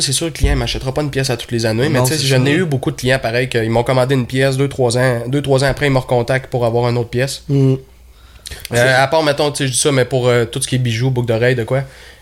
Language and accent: French; Charlesbourg, Quebec, Canada; now in Saint-Paul-de-Montmagny, Canada; Moi, je viens de Charlebourg, à Québec. Maintenant, j'habite à Saint-Paul-le-Montmini.